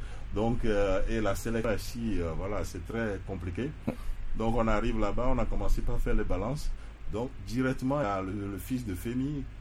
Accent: Togo; Donc ça nous permet en tant que Togolais de transporter vers tout le monde entier la culture togolaise.

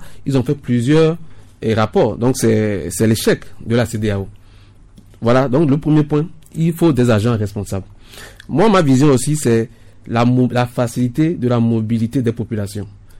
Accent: Togo; moi je suis togolais.

